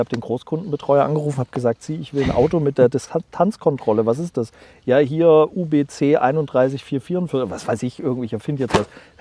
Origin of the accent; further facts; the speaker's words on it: East Germany, Germany; Das als Ostdeutscher schlägt mir da natürlich auch ein bisschen das Herz zusammen